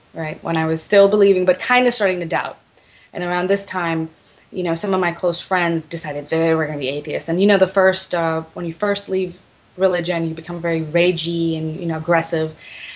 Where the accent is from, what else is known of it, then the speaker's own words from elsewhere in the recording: Houston, Texas, United States; also born or lived in Pakistan; I grew up in Houston, Texas, but I was born in Pakistan. And I grew up in a Shia community, pretty close-knit Shia community in Houston, Texas.